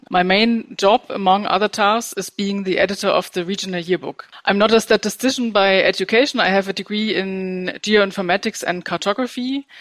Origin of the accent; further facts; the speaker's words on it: Germany; I'm from Germany originally, with a lot of regions and very strong regional identities.